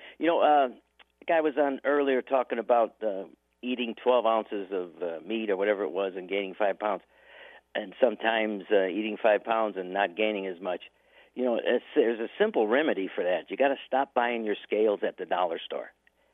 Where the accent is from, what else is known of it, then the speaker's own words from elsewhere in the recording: Chicago, Illinois, United States; I'm from Chicago myself.